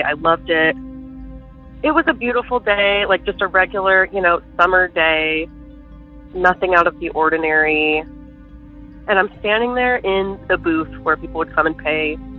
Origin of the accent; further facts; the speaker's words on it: Illinois, United States; I am from Central Illinois.